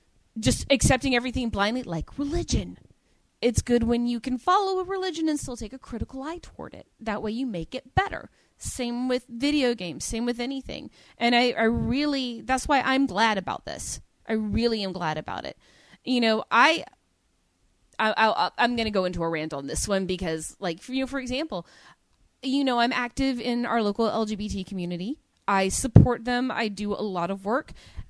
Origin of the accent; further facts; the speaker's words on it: Alabama, United States; like with Alabama, I love my home state. I'm glad I grew up there